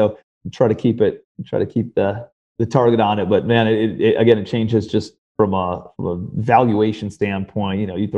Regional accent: Cleveland, Ohio, United States; now in Charleston, United States; Well, I'm from Cleveland, but I live in Charleston now.

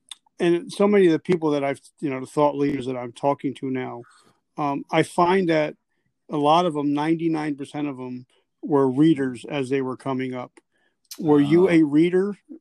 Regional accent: New Jersey, United States; I'm from Jersey, so East Coast boys got to stick together.

